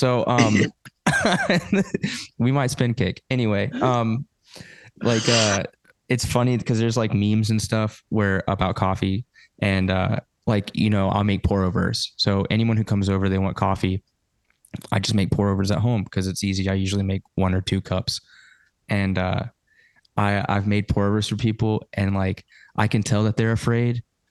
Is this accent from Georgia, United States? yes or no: yes; Georgia, United States; now in Canada; Listen, I'm from Georgia. That just hits home.